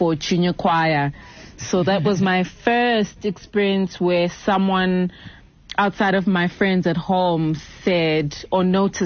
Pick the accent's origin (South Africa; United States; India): South Africa; Pietermaritzburg, KwaZulu-Natal; also born or lived in Durban; I was born in Durban, KwaZulu-Natal.